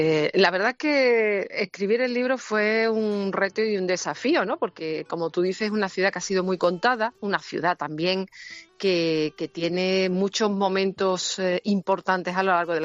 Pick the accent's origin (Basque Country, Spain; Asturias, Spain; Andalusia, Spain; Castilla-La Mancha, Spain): Andalusia, Spain; Seville; Yo como sevillana, bueno, yo además de vivir en la ciudad, he escrito mucho sobre la ciudad.